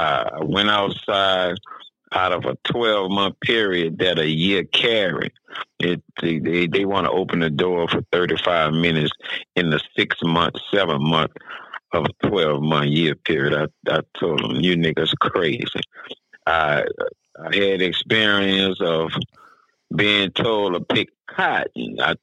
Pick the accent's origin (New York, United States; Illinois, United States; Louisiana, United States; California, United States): Louisiana, United States; I never fucking heard of them parts of Louisiana. I'm from Louisiana.